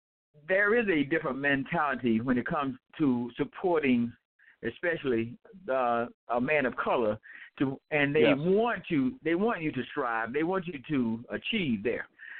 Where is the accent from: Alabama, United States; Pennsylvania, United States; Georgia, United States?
Georgia, United States; Atlanta; I'm from Atlanta, and I got to tell you